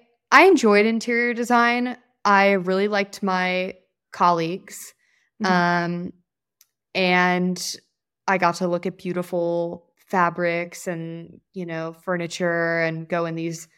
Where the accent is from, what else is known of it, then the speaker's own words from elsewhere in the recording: East Coast, United States; we were both born and raised on the East Coast and we're comfortable in good jobs on the East Coast